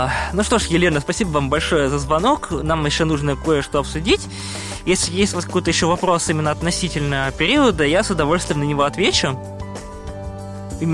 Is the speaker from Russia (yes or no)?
yes; Moscow, Russia; Да, я сам из Москвы родом